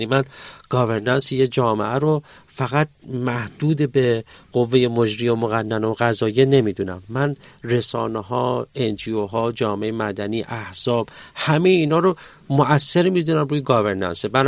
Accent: Iran; اینا مسائل حل نشده است که روی دست ما به عنوان یک ایرانی باقی مونده.

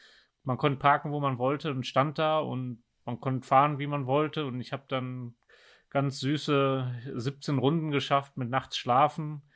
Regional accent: Germany; Also im Herzen bin ich mehr Tiroler als Deutscher und würde mich daher dahingehend als Dösi bezeichnen. Ein bisschen Deutsch, ein bisschen Ösi.

